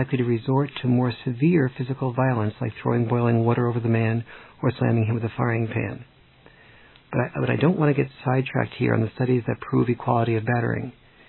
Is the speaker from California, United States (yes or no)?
yes; San Diego, California, United States; near my hometown in San Diego